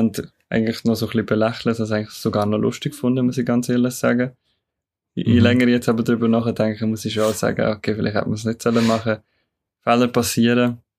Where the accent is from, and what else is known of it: Switzerland